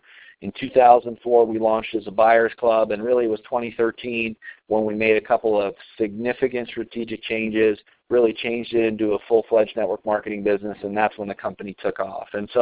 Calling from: Colorado, United States; I'm calling in from Colorado tonight.

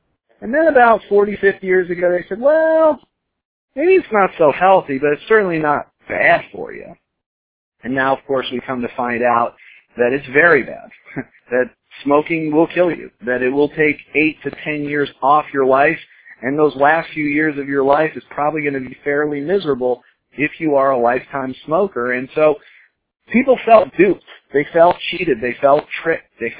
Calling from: Boca Raton, Florida, United States; I'm calling in from Boca Raton, Florida tonight.

